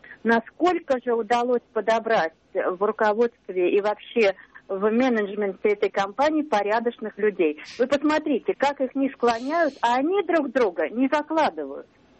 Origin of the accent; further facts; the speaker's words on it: Moscow, Russia; Я из Москвы.